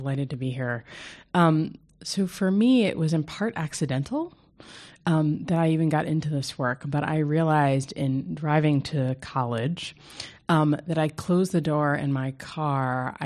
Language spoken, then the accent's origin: English; New Jersey, United States; So I grew up in New Jersey.